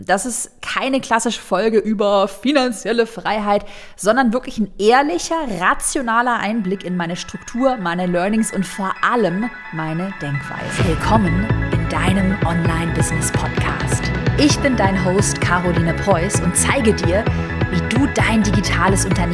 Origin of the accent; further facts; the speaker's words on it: Tübingen, Baden-Württemberg, Germany; da gab es so einen Spartag, wo man dann zur Kreissparkasse bei uns in Tübingen im Schwabenländle gegangen ist